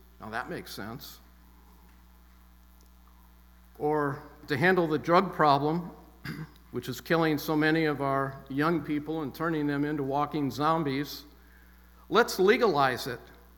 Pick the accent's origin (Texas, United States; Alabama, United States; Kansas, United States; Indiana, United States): Indiana, United States; The small town that I was raised in Indiana